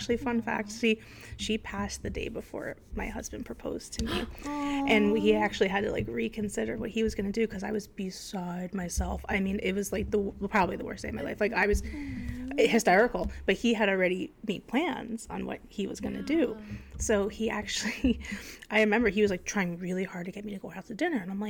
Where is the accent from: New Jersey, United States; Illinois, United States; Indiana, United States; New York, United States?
New Jersey, United States; I am from New Jersey and I'm visiting Long Island with the lovely girls here and it's been a great experience.